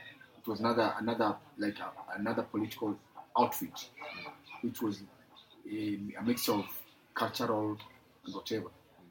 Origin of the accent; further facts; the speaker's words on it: Kenya; English is a second language; Me, my tribes, I'm from Luo.